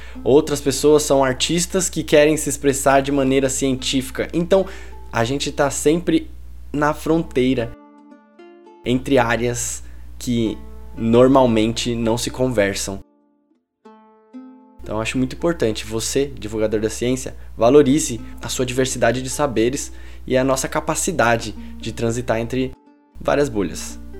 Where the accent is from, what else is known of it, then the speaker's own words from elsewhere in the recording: São Paulo, Brazil; eu sou uma pessoa que vim de periferia, vim da zona sul de São Paulo, de um contexto periférico, de escola pública.